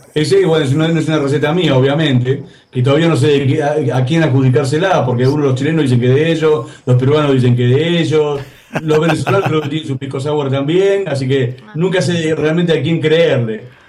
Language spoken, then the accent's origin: Spanish; Argentina; me quiero quedar acá en Argentina por lo menos, seguir apostando al cine latinoamericano y seguir apostando acá en mi país